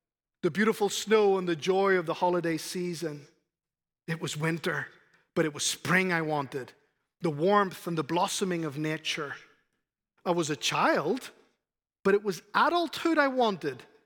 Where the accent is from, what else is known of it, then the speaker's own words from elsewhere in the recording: Ireland; Trust me, I come from Ireland.